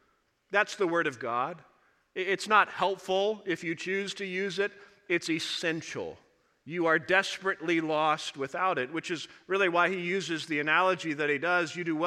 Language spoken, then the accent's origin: English; Missouri, United States; I was from Southeast Missouri. We had like two main roads, and you kind of went from there.